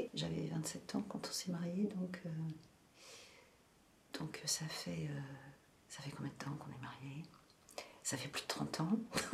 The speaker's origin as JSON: {"language": "French", "town": "Paris", "region": "Île-de-France", "country": "France", "tie": "born there", "said": "Moi, je suis née à Paris, mais je me traîne ça."}